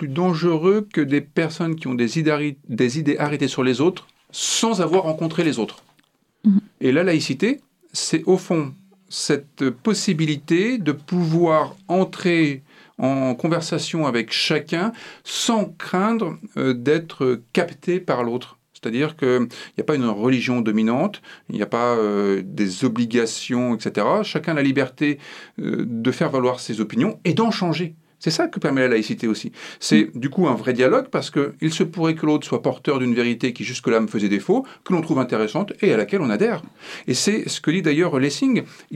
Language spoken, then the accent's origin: French; France; Là, moi je suis un Français